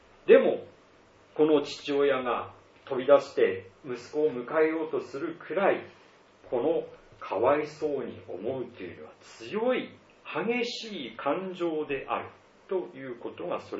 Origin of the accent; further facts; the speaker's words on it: Tohoku, Japan; born there; 私は東北の生まれなもんですから、